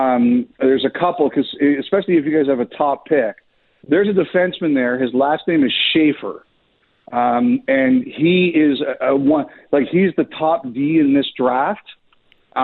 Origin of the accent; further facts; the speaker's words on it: Canada; because I'm proud Canadian.